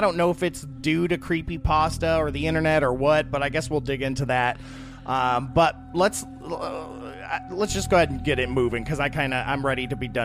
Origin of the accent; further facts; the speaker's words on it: Toledo, Ohio, United States; Yeah, when I grew up in Toledo, that's the way it was.